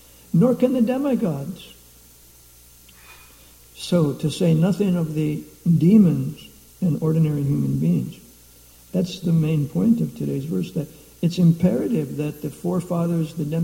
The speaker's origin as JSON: {"language": "English", "country": "United States", "tie": "born or raised there", "said": "And I was recalling what it was like for me growing up in America."}